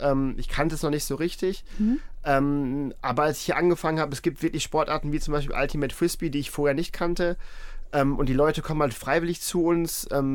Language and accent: German; Dortmund, North Rhine-Westphalia, Germany; Und also ich bin gebürtiger Dortmunder und habe dann für 3 Jahre hier bei einem großen Breitensportverein in Dortmund als Projektmanager gearbeitet.